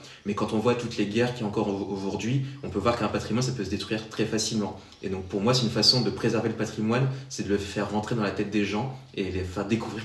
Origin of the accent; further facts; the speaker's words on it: northern France, France; Moi, je viens du nord de la France